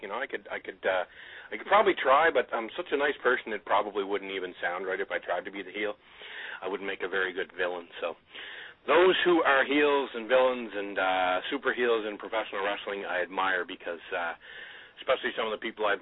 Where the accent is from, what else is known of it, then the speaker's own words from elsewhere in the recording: United States; Well, I guess the Canadians do, but I'm an American, so I really don't consider it football.